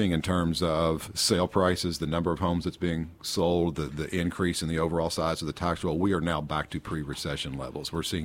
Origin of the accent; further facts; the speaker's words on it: Williamstown, Kentucky, United States; now in Lexington, United States; Williamstown, Kentucky.